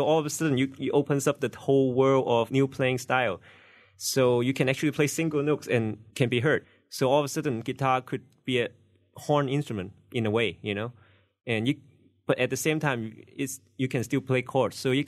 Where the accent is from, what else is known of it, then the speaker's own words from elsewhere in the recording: Hong Kong; born there; moved away as an adult; I was born in Hong Kong.